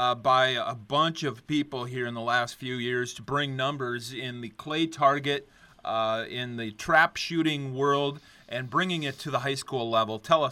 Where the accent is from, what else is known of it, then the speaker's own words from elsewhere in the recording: Fish Lake, South Dakota, United States; We grew up in over in Fish Lake, South Dakota, on the border of Minnesota, just off the border